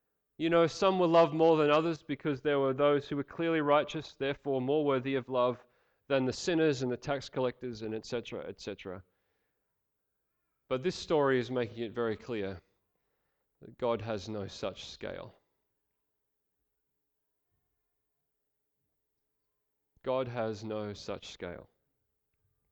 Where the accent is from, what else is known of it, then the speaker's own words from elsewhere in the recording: Australia; I'm an Australian, not a Canadian.